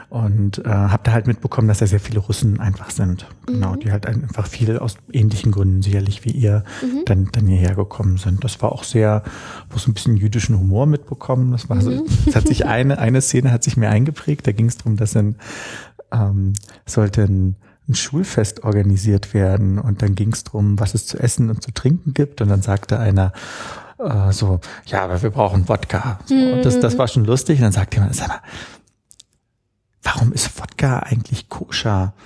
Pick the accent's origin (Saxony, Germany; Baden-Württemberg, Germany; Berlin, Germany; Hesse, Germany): Berlin, Germany; born there; das war halt interessant, als gebürtige Berliner sich sozusagen auch so ein bisschen ausgeschlossen zu fühlen